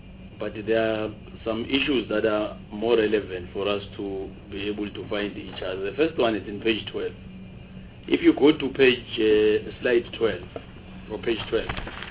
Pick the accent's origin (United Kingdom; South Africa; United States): South Africa; Mpumalanga; I'm from Mpumalanga.